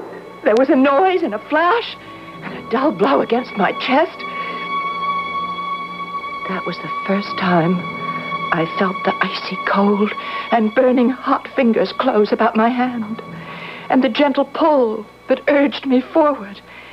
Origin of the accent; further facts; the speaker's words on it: Johnstown, Pennsylvania, United States; When I told you I came from Johnstown, Pennsylvania, you said the name seemed familiar.